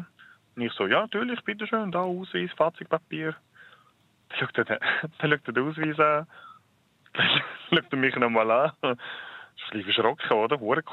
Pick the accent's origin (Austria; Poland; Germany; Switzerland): Switzerland; ich bin in der Schweiz geboren, ich habe da meine Lehre gemacht, ich bin da mit im Militär gewesen, ich habe meine Weiterbildung gemacht.